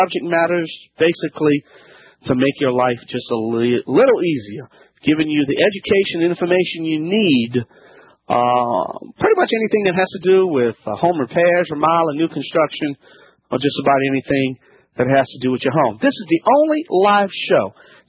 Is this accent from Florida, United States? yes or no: no; Louisiana, United States